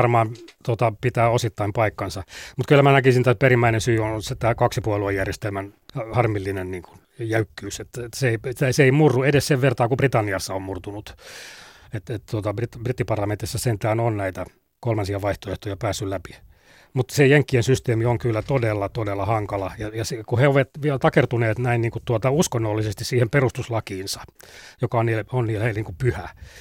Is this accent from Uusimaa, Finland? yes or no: no; Ostrobothnia, Finland; meillä Pohjanmaalla.